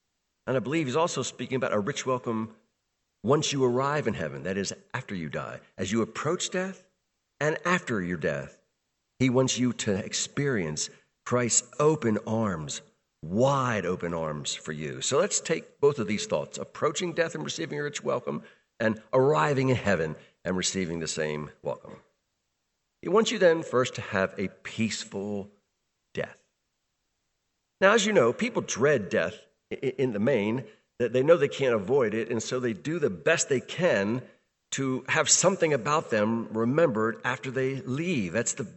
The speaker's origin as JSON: {"language": "English", "town": "Baltimore", "region": "Maryland", "country": "United States", "tie": "born or raised there", "said": "I remember this vividly from growing up in Baltimore."}